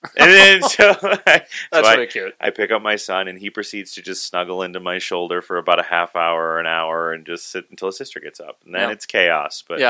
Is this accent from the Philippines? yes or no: no; Maplewood, United States; also born or lived in San Antonio / Albuquerque; So Maplewood, originally. So I'm not too far from here.